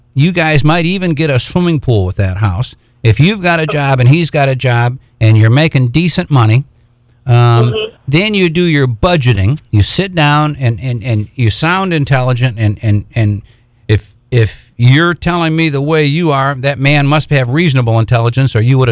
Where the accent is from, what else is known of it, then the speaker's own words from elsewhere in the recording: Michigan, United States; All those New Yorkers, and I'm from Michigan, Michiganders and Ohio